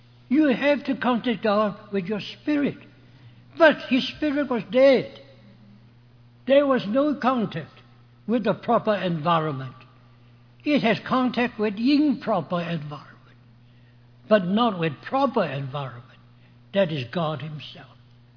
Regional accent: China; You may not know it, but I came from China.

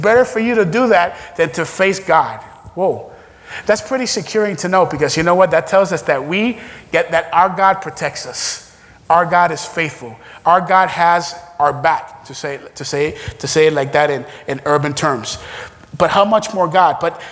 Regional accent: Florida, United States; And how long ago was the one in Stoneman in my hometown in South Florida?

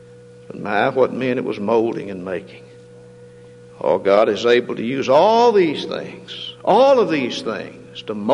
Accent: Kentucky, United States; Now, I grew up in Kentucky.

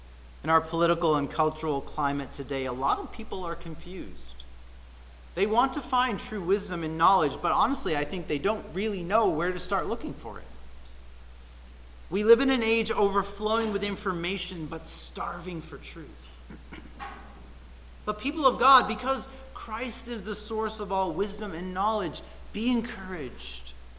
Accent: New England, United States; accent: New England; That's how I would say it in my New England accent.

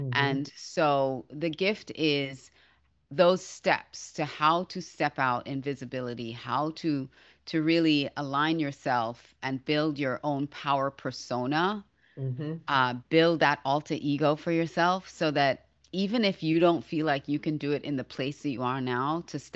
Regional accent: Australia; just as I was sharing my story growing up in Australia

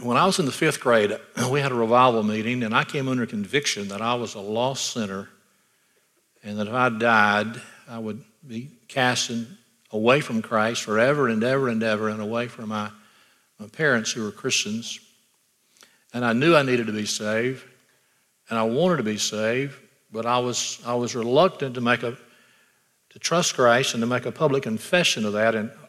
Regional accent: Floral, Alabama, United States; and so we grew up in Floral, Alabama. Our family was very active in the First Baptist Church there.

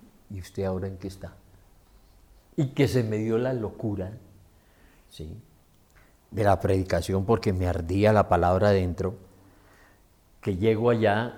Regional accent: Pamplona, Norte de Santander, Colombia; moved away as an adult; now in Bogotá, Colombia; Me vine de allá, de Pamplona, y yo dije, no, cumplo 18 años y me voy a Bogotá. Ya me quedó chiquito el mundo de Pamplona, me voy a perderme a Bogotá.

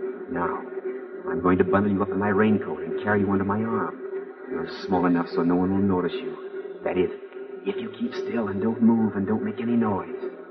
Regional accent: Starkville, Mississippi, United States; I'm a Southerner, Ruth. Starkville, Mississippi's my hometown. They say it takes a little while for Southerners to get started, but once we start...

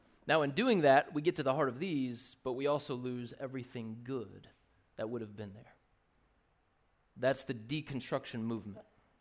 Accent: Southern United States, United States; do I believe in Jesus just because I grew up in the South or because I actually believe in Jesus?

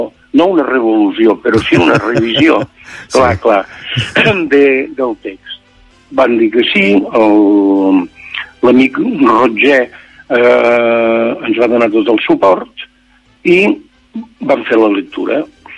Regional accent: Catalonia, Spain; jo hauria d'estar en el meu poble, allà al Pallars

